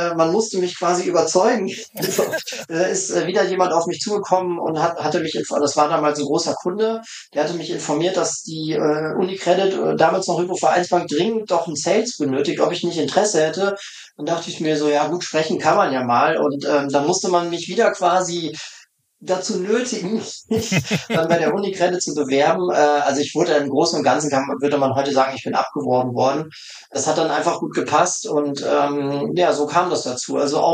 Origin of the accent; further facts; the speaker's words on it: Münster, North Rhine-Westphalia, Germany; born there; now in Munich, Germany; Also ich bin gebürtiger Münsteraner, Münster in Westfalen. Ich sage immer gerne hochdeutscher Gürtel, also ich habe keinerlei Dialekt, obwohl ich in München wohne.